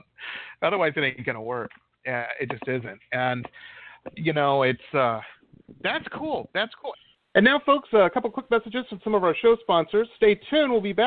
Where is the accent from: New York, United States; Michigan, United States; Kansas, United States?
Michigan, United States; Detroit; Where I grew up in Detroit, there was, you know, and I'll just be honest about it.